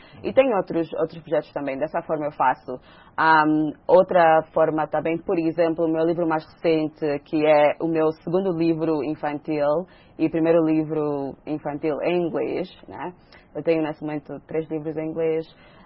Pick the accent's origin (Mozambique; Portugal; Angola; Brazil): Angola; um bocadinho de mim enquanto angolana, africana, mulher